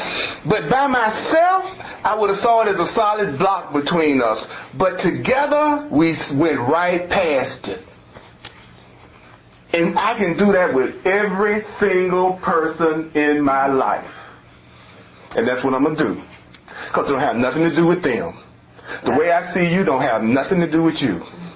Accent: Memphis, Tennessee, United States; I'm from Memphis, you from Denver.

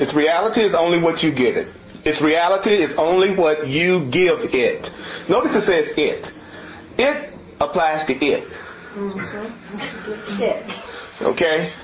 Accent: the South, United States; Like I'm from the South, it goes going to get. Yeah, in the South, we try to speed things up.

